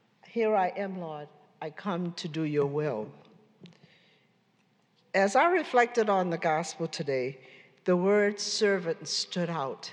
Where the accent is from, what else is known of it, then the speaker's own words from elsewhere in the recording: New Orleans, Louisiana, United States; And it's the same thing because I grew up in Pontchartrain Park in New Orleans, Louisiana. I know you've heard about that.